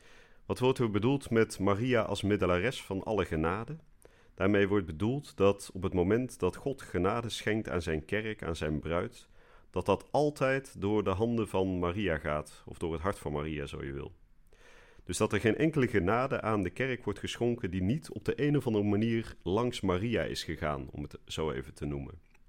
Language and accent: Dutch; Vught, North Brabant, Netherlands; Ik ben geboren in Den Bosch en opgegroeid in Vught.